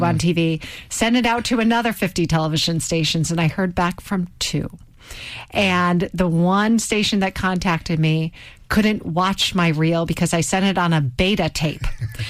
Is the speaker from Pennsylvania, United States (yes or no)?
yes; Pittsburgh, Pennsylvania, United States; also born or lived in Grand Rapids / Ann Arbor; I was born in Grand Rapids, Michigan. I lived in Ann Arbor, Michigan, but I always say I'm from Pittsburgh, Pennsylvania, so I'm a Northeastern gal.